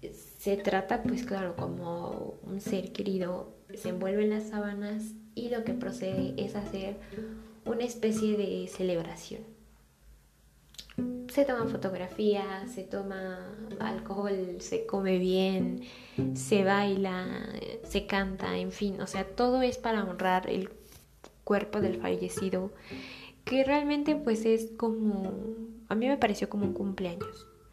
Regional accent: Mexico; Tal vez porque soy mexicana y no me resulta tan, no lo sé, tan extravagante.

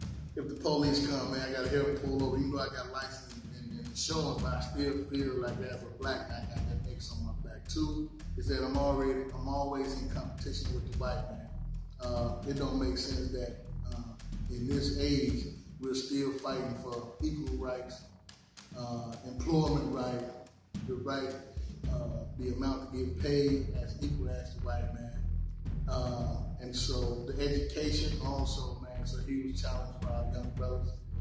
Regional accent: the South, United States; now in Minnesota, United States; man. I'm from the South, the dirty South. Grew up in the South, and then moved to Minnesota.

